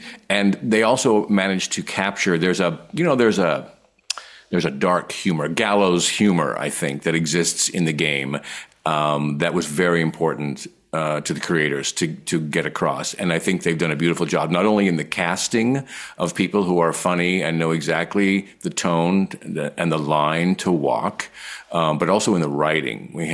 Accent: Pacific Northwest, United States; We just talked about life and he grew up in the Northwest. I grew up in the Northwest. We had shared experiences.

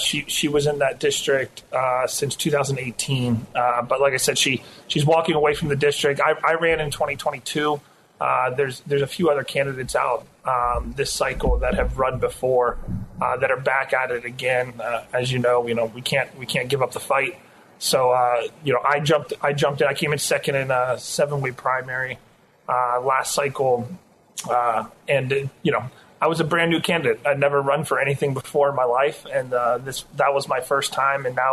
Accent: Virginia, United States; Yeah, so I grew up in Spotsylvania County. I went into the ROTC program at Virginia Tech

